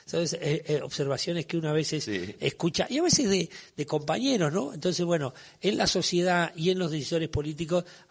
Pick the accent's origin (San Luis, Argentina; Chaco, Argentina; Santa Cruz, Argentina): Chaco, Argentina; Y los chaqueños le decimos